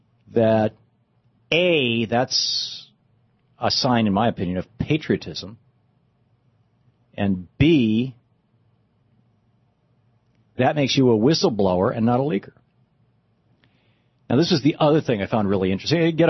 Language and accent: English; Michigan, United States; I remember back in the 70s, growing up in Michigan, if you bought a foreign-made car, you could just plan on it getting keyed.